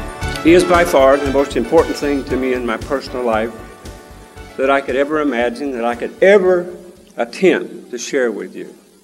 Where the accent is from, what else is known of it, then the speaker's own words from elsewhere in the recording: Indiana, United States; Born and raised in Indiana, grew up with my grandparents.